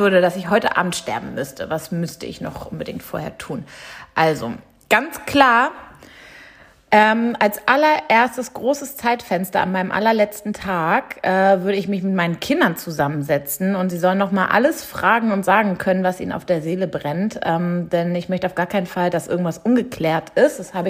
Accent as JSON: {"language": "German", "region": "Hamburg", "country": "Germany", "said": "Ich bin Hamburgerin. Ich bin schlechtes Wetter gewohnt."}